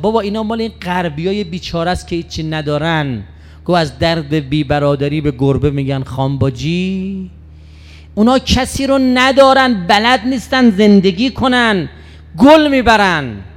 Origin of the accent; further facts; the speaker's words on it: Qom, Iran; ما قمیم، ما کنار کریمه اهل بیتیم،